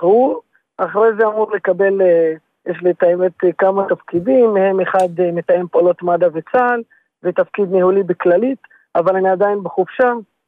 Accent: Zarzir, Northern District, Israel; בן 30 מזרזיר, גדלתי במשפחה שכולם עשו צבא וכולם קצינים

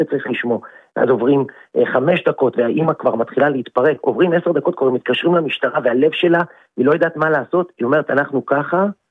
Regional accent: Jerusalem, Jerusalem District, Israel

